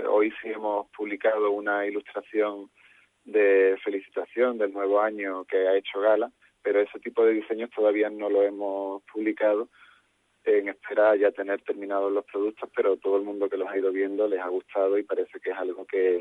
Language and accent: Spanish; Algeciras, Andalusia, Spain; los tres somos campogibraltareños.